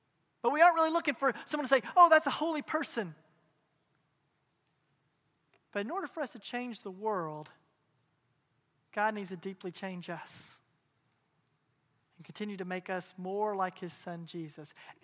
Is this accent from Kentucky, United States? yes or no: yes; Kentucky, United States; I remember as a kid growing up in Kentucky, every late Memorial Day, every Labor Day, and throughout the summer, we'd go camp.